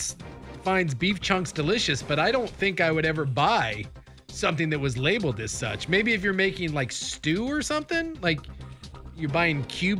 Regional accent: Anchorage, Alaska, United States; born there; By the way, this was the year I was born in Anchorage.

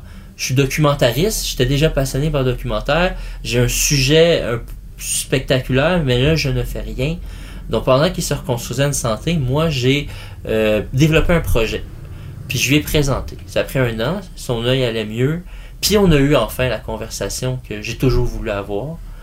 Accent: Ville-Jacques-Cartier, Quebec, Canada; Moi, je viens de Ville-Jacques-Cartier, la pauvreté, tout ça.

